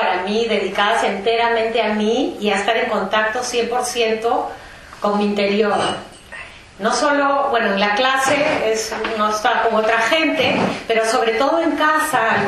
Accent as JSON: {"language": "Spanish", "region": "Lima", "country": "Peru", "tie": "born or raised there", "also_born_or_lived": "United States", "moved": "as an adult", "said": "Llevo aquí prácticamente 30 años. Soy peruana de origen, nací en Lima."}